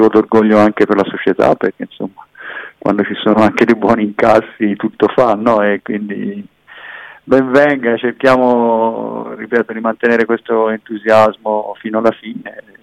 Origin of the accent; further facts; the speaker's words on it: Pisa, Tuscany, Italy; anche se sono pisano e quindi sono di un potenziale avversario per il salto di categoria